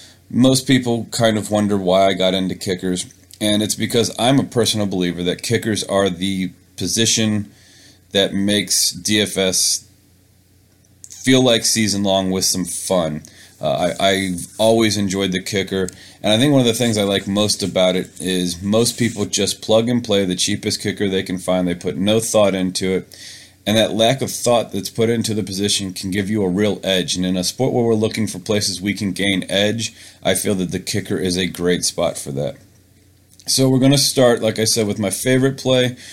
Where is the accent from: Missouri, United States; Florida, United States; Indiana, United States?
Missouri, United States; St. Louis; I am from St. Louis, so I have a hard time not saying St. Louis Rams.